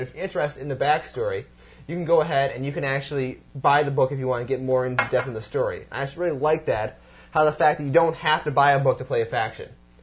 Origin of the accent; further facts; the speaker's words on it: England, United Kingdom; I'm about as English as they come.